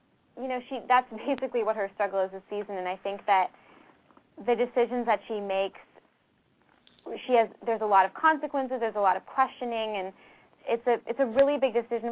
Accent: Canada; I'm from Canada, actually, so I've done a lot of films up there and a lot of Canadian TV shows

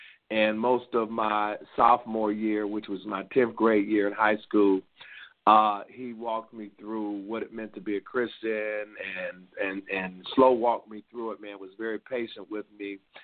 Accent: Akron, Ohio, United States; I was born and reared in Akron, Ohio, the home of LeBron James

